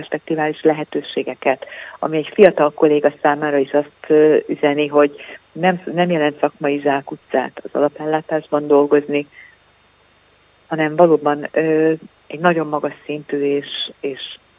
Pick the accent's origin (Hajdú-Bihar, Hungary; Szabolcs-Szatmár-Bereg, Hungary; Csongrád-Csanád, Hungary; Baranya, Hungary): Csongrád-Csanád, Hungary; Hódmezővásárhely; ha már a riportban szó esett róla, hogy Hódmezővásárhelyi vagyok